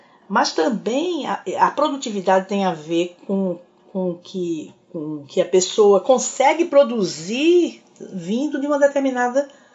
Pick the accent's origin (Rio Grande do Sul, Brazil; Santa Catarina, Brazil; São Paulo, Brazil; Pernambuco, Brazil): Pernambuco, Brazil; Recife; é composto pela minha terra natal, né, Recife, da qual eu tenho muita saudade